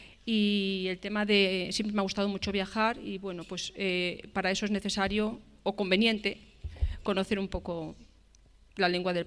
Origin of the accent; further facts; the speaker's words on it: Carucedo, Castile and León, Spain; accent: Galician; mi niñez la viví en un pueblecito cerca de Galicia, así que quizá en algún momento tengo un deje gallego que me encanta, por cierto.